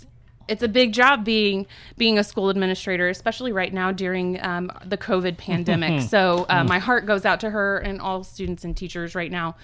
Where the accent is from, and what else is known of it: United States; born or raised there